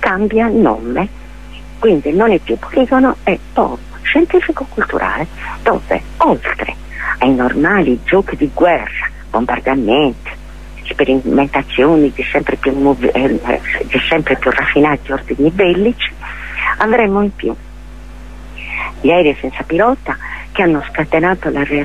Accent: Sardinia, Italy; La Sardegna è una terra estremamente appetibile. Peccato che ci siamo sardi.

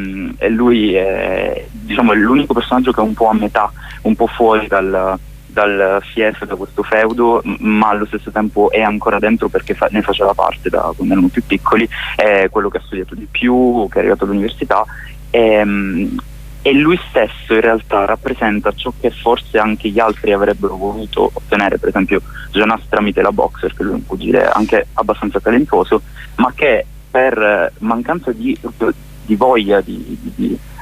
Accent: Palermo, Sicily, Italy; also born or lived in Turin; now in Trento, Italy; io sono di Palermo, poi mi sono trasferito a Torino, adesso sono a Trento, quindi mi sono spostato tanto

